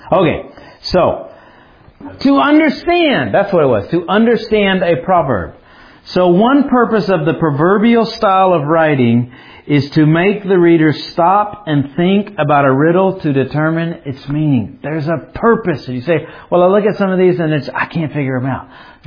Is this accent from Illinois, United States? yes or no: no; Alabama, United States; I grew up in Alabama in the more rural components